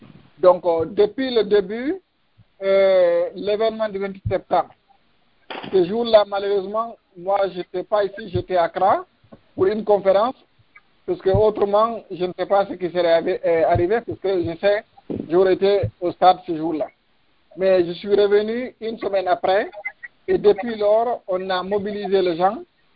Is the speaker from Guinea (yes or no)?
yes; Guinea; Je suis guinéen, j'ai fait mes études primaires et secondaires ici avant de me rendre en Suisse, où j'ai fait ma maîtrise en droit à l'Université de Lausanne